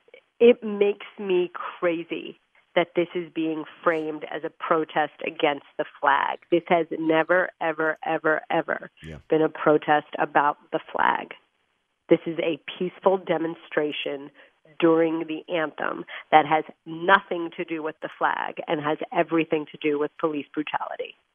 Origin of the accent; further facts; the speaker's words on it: New Jersey, United States; We were married in New Jersey because I'm from New Jersey, and all of my family is in New Jersey, and most of my friends are in the New York, New Jersey area.